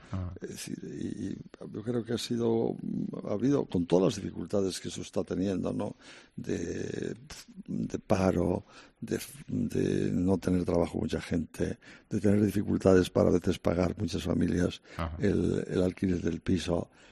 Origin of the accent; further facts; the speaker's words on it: Santander, Cantabria, Spain; Nunca les he en mi tierra de origen, Santander, nunca les he abandonado.